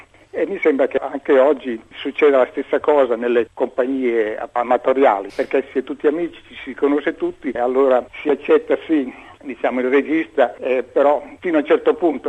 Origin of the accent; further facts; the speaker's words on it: Emilia-Romagna, Italy; se tu guardi la nostra provenienza, io emiliano